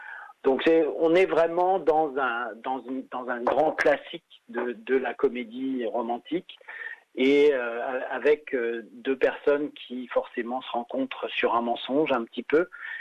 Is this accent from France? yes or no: yes; France; moved away; je suis parti de France il y a un certain temps